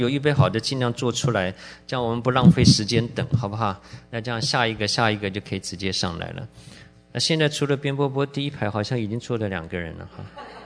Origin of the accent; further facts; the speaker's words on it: China; 但是我们中国人决定不能落后